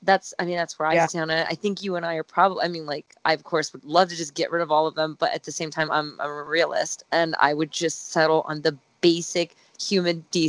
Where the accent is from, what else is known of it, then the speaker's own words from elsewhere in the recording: Dayton, Ohio, United States; I'm from Dayton, Ohio